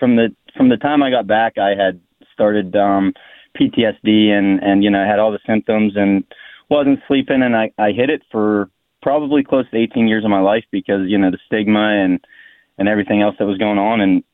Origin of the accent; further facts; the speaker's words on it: Worthington, Pennsylvania, United States; I grew up in Worthington, PA, which is, I went to Kittanning High School. It's about an hour from Pittsburgh.